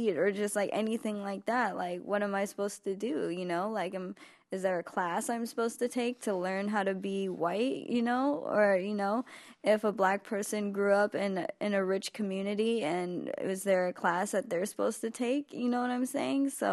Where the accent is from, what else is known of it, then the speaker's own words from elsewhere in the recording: Oakland, California, United States; now in Los Angeles, United States; growing up in Oakland and then coming down to LA and just seeing the difference between, like, the LA culture and the Bay Area culture.